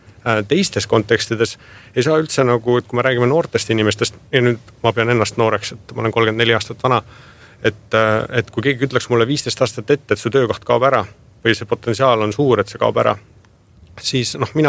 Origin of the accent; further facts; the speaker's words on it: Haapsalu, Lääne County, Estonia; olen Haapsalust pärit, Haapsalu ei kuulu õiglase ülemineku piirkonda kuidagi